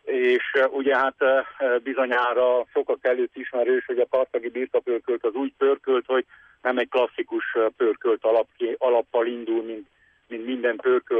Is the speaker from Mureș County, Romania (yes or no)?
no; Lueta, Harghita, Romania; gyerekkori emlékeimben még Lövétén onnan származom